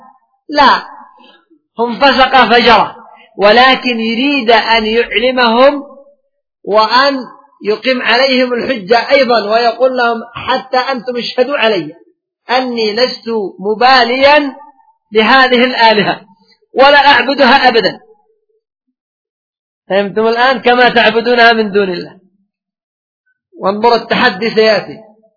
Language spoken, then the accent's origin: Arabic; Yemen; اعتقاد عندنا في اليمن في ابن علوان